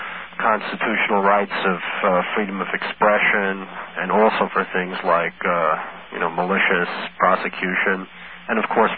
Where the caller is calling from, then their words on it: New York, United States; Hi, New York, Manhattan.